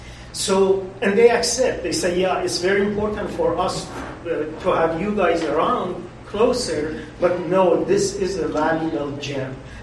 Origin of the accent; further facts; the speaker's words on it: New York, United States; we thought we are going to die out of getting bored in the middle of nowhere because we are coming from New York.